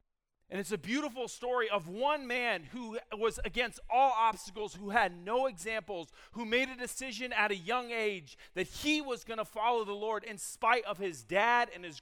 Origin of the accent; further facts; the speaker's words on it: San Diego, California, United States; And there was this pastor in my town in San Diego. He was a former Charger football player. I grew up in San Diego. I love the Chargers.